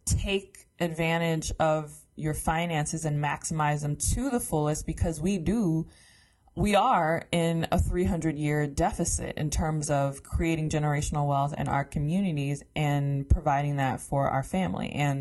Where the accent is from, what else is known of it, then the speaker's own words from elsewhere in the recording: Detroit, Michigan, United States; growing up in the Metro Detroit area